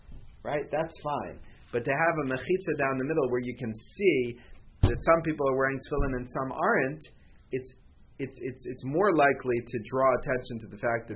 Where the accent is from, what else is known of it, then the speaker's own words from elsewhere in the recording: Silver Spring, Maryland, United States; So growing up in Silver Spring, Rabbi Einemar had two separate minhagim on Chol HaMoed.